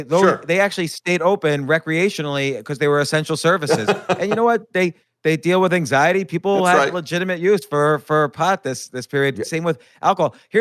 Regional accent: New York City, New York, United States; And I'm a New Yorker. I'm sick of New York.

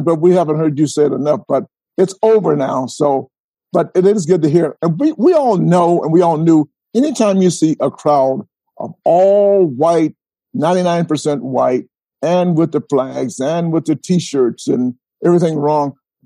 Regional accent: Georgia, United States; Talking about how I grew up in Georgia and things I'll straight up do.

